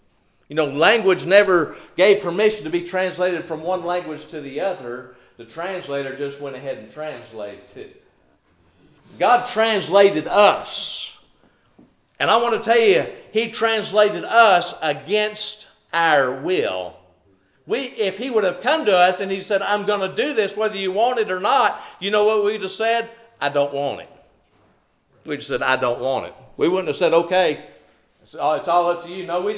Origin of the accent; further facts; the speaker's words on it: North Carolina, United States; If I ran into somebody from the United States over there and they said, where are you from? I could say, well, I'm from North Carolina.